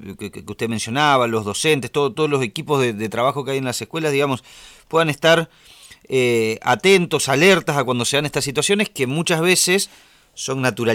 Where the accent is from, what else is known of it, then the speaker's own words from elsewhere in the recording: Santa Fe, Argentina; Yo no soy aquí de Santa Fe, de la ciudad de Santa Fe, pero sí de la provincia